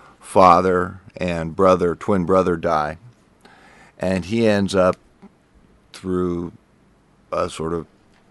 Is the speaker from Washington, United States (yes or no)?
yes; Washington, United States; Yeah, I was born and brought up on, my dad worked construction. And so for the first 6 or 7 years of my life, we just followed the work.